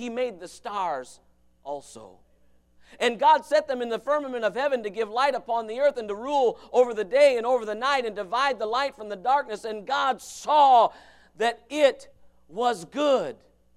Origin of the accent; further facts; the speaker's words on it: United States; There's no being happy as an American.